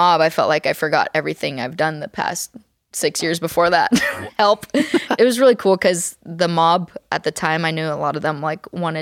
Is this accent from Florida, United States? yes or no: no; Eugene, Oregon, United States; My hometown.